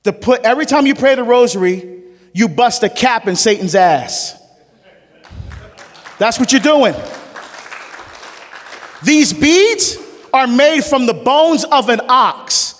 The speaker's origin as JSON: {"language": "English", "country": "Barbados", "tie": "born there", "said": "I was born in Barbados in the West Indies. My father was a professional singer, professional entertainer. In fact, other than the Barbados national anthem, my father has the most popular song in the history of our country."}